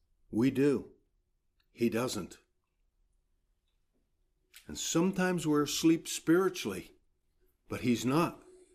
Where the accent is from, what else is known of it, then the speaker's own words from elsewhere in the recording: United States; Okay, that's a paint company down here in the States. I grew up in the States.